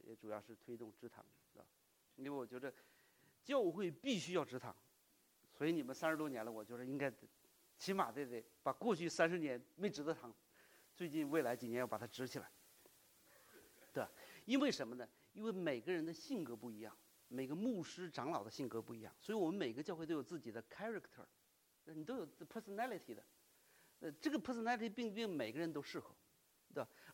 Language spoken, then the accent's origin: Chinese; China; 一个是我太太是俄国人，我是中国人，我们的孩子美国人